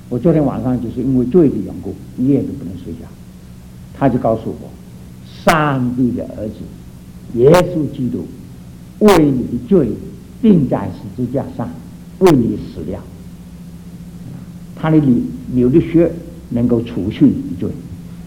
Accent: Fujian, China; also born or lived in Guangdong; 我们在福建去广东，天天都盼望家里有信

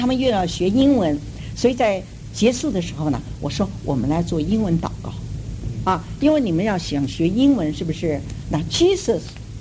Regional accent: São Paulo, Brazil; 我是从巴西圣保罗来的。在巴西圣保罗有一个台湾长老教会，他们里面有个颂年大学。我很荣幸的，我自己75岁

